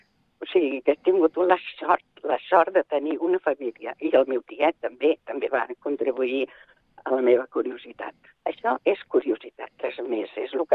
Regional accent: El Soleràs, Catalonia, Spain; I nosaltres venim de pagès. Som del Soleràs.

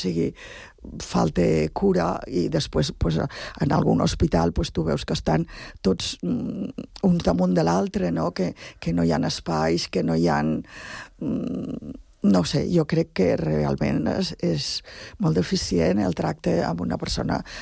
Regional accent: Flix, Catalonia, Spain; i després també segurament a Flix, al meu poble

